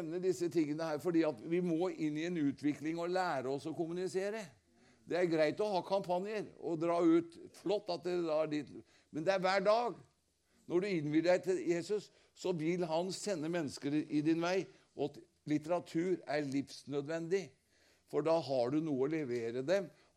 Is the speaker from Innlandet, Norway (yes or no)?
yes; Lillehammer, Innlandet, Norway; Jeg vokste opp på Fåberg, det er en forstad i Lillehammer, det ligger i Lillehammer kommune